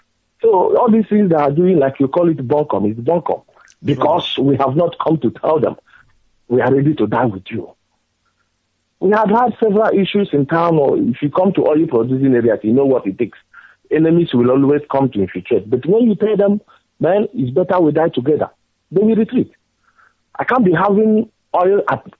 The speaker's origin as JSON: {"language": "English", "town": "Izombe", "region": "Imo", "country": "Nigeria", "lives_now": "Delta State, Nigeria", "said": "I come from Izombe, in Imo State, Biafra land, but I'm calling from Delta State."}